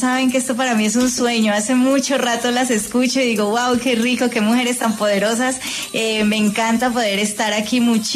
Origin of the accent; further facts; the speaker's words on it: Cali, Valle del Cauca, Colombia; yo soy caleña, nací en una ciudad que hace más de 60 años lleva ese título de la capital mundial de la salsa.